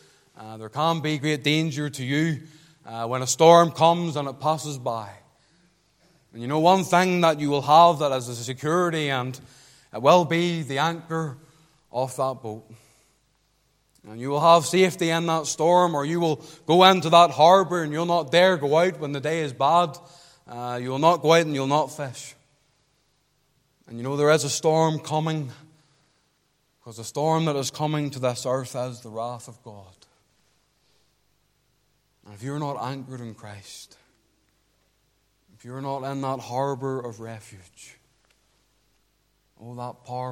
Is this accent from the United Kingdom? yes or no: yes; Portavogie, Northern Ireland, United Kingdom; You know, I was brought up in Port of Ogie. Like many here, I was brought up by the seaside, by the harbour.